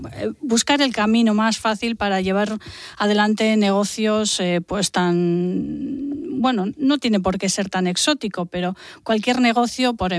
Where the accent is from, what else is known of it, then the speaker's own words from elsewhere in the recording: Guriezo, Cantabria, Spain; also born or lived in Santander; yo Guriezo, en mi pueblo donde estoy ahora mismo asentada, es mi pueblo de origen. Yo nací aquí en Santander, pero me he criado toda la vida en Guriezo.